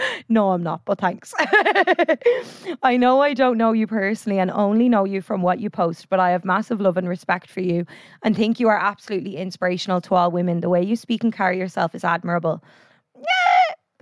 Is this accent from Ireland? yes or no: yes; Ireland; Like, I feel like when we're Irish people, when we're given a compliment, we'll turn around and be like, ah, no, I'm not.